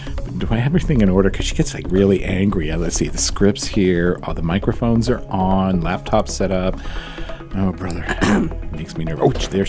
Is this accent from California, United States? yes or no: no; Lawrence, Massachusetts, United States; Oh, that's my hometown.